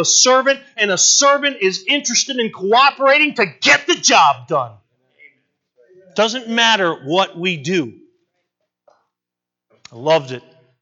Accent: Westfield, Massachusetts, United States; I said, I'm from Westfield, Massachusetts.

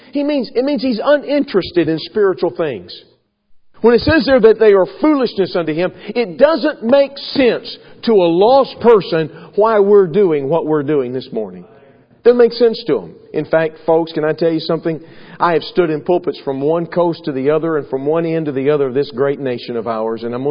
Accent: Texas, United States; Now, I'm a Texan by birth, okay? I grew up in Texas.

